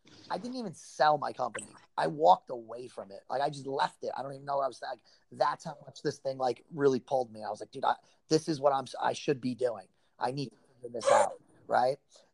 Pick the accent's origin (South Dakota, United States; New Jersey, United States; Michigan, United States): New Jersey, United States; moved away; from Warrior Fitness Camp, originally from the Jersey Shore, the real Jersey Shore. Came down to Florida here.